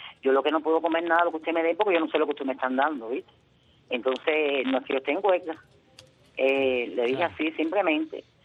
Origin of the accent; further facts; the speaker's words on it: Cuba; yo soy cubana y vivo en Cuba.